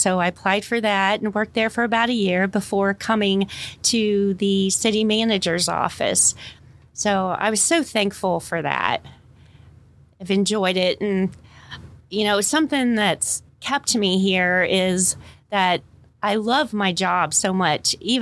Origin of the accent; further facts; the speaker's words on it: Bethel Township, United States; I grew up in Bethel Township.